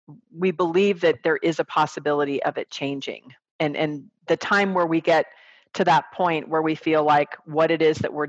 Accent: California, United States; and I'm from the Bay Area originally.

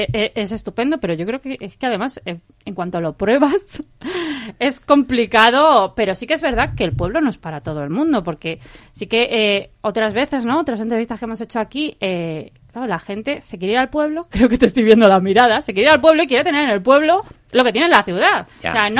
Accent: Castile and León, Spain; mi pueblo está en Valladolid, entonces está muy cerquita, por ejemplo, de Medina del Campo

